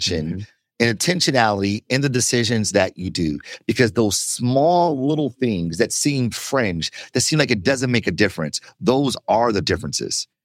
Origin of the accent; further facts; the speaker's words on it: Detroit, Michigan, United States; Look, I'm from Detroit. I'm a Pistons fan, obviously.